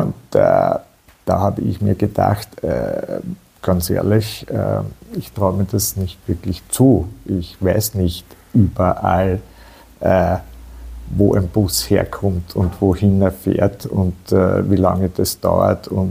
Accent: Vienna, Austria; Der 11. Simmering ist meine Heimat. Ich bin dort geboren, habe mein ganzes Leben dort gelebt. Meine Familie lebt seit 150 Jahren dort.

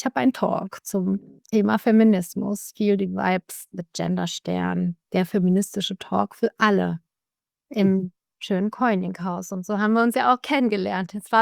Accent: Izmir, İzmir, Turkey; Ich komme auch aus der Türkei, bin in Izmir geboren, in der Türkei. Ich bin Enkelkind von muslimischen Einwanderern aus dem Balkan.

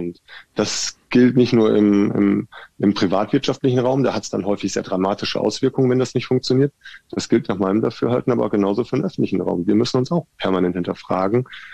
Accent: North Rhine-Westphalia, Germany; now in Nuremberg, Germany; ich komme ja aus dem Ruhrgebiet und bin nach Nürnberg gekommen.

